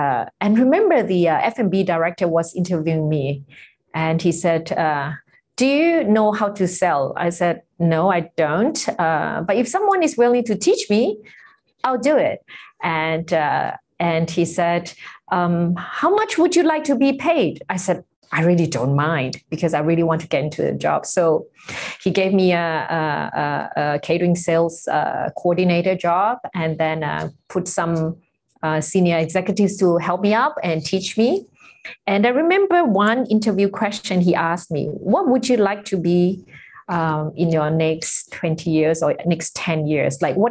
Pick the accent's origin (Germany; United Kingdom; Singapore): Singapore; now in Bangkok, Thailand; I'm from Singapore. I've lived in Thailand for over 30 years, and in Thailand … for short.